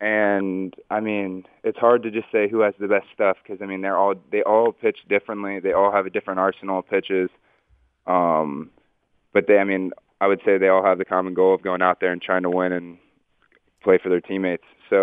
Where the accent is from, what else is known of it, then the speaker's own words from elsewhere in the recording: Tampa, Florida, United States; I grew up in Tampa, so I was a Rays fan growing up